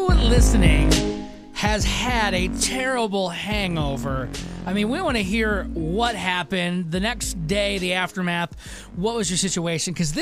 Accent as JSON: {"language": "English", "region": "Michigan", "country": "United States", "said": "And I didn't go to college, but I'm from Michigan"}